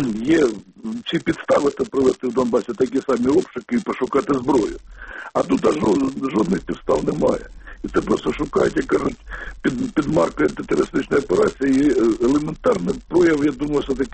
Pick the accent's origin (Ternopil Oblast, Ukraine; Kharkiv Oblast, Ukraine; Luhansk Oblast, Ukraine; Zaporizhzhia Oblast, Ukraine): Kharkiv Oblast, Ukraine; Харківщина.